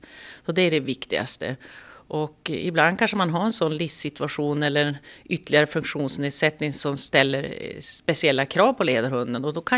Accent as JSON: {"language": "Swedish", "region": "Norrland", "country": "Sweden", "said": "Och speciellt jag då som är norrlänning"}